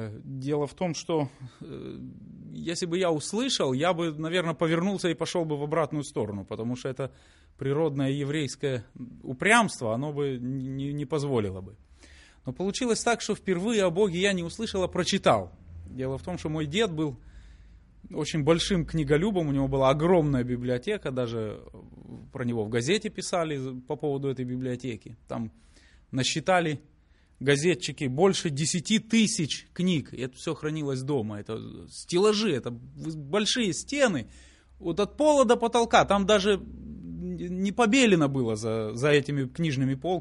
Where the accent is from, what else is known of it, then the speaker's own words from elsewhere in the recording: Kazakhstan; now in Israel; Откуда родом? Родом с Казахстана, хотя корни у нас не оттуда.